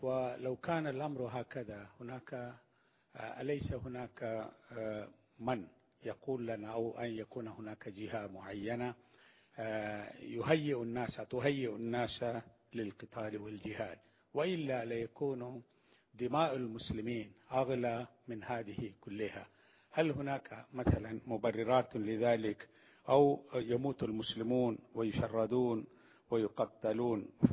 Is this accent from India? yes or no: yes; India; Arabic is a second language; نحن العجم من الهند